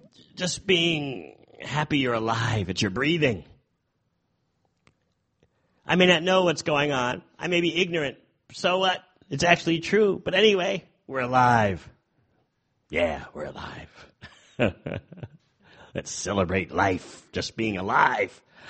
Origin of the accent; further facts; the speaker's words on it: New York City, New York, United States; By the way, I'm a refugee from New York City.